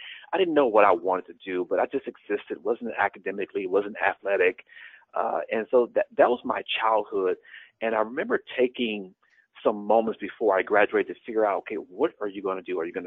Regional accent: Louisiana, United States; So I was born and raised in Louisiana, so a small city in southwest Louisiana.

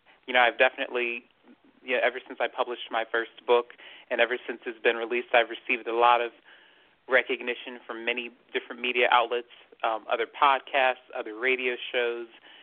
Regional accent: Maryland, United States; Yes, and, born and raised.

